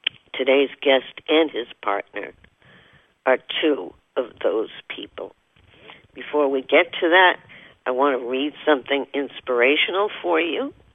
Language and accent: English; Boston, Massachusetts, United States; he was a neurosurgeon, worked in my hometown, Boston, for many years